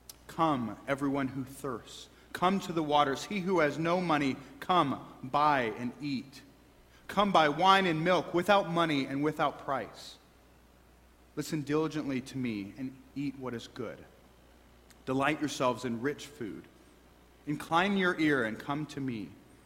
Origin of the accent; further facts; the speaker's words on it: St. Louis, Missouri, United States; Now, growing up in St. Louis, the local theater was owned by Werenberg Theaters.